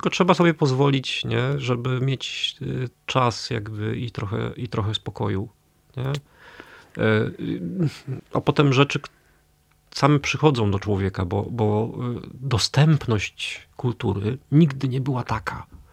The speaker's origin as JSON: {"language": "Polish", "region": "Silesian Voivodeship", "country": "Poland", "said": "Ja jeszcze jestem Ślązakiem i jestem w Katowicach"}